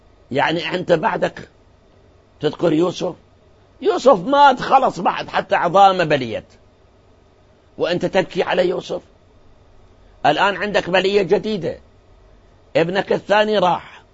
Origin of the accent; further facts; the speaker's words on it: Iraq; لكن الآن حقيقة عندنا في العراق ناس